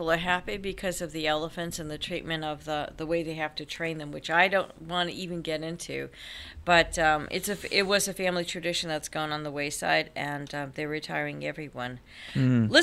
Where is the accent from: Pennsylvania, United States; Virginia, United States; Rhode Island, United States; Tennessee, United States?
Rhode Island, United States; I have to refer, because I am from Rhode Island originally.